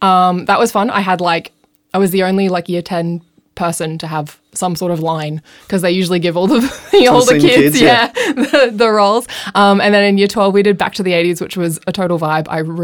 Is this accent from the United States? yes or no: no; Noosa, Queensland, Australia; I grew up in Noosa